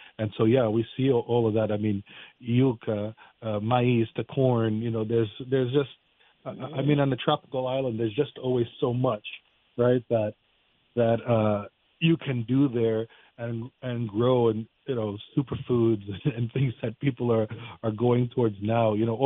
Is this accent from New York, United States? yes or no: yes; New York, United States; born there; My family comes from the island. Both my parents were born on the island. They came here. I was born here in New York, but fortunately, I was brought back and forth quite regularly